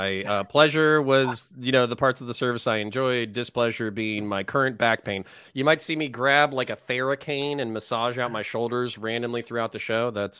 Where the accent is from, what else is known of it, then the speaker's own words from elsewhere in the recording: Florida, United States; also born or lived in Boston / Belgium / Texas; I was born in Boston, raised in Florida, moved to Belgium, moved to Texas, moved to Florida, joined the military.